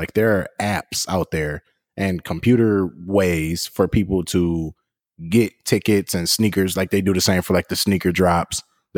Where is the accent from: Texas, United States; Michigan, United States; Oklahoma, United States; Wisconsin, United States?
Michigan, United States; Detroit; well, I'm from Metro Detroit